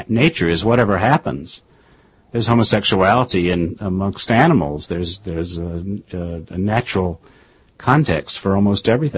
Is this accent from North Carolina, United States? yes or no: yes; Raleigh, North Carolina, United States; I grew up in Raleigh, North Carolina, yeah. Went to the University of North Carolina at Chapel Hill, was supposed to be a lawyer.